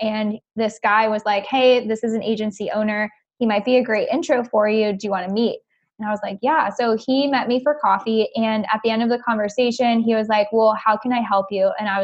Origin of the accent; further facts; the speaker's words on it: Orlando, Florida, United States; And I was like, I'm from Orlando.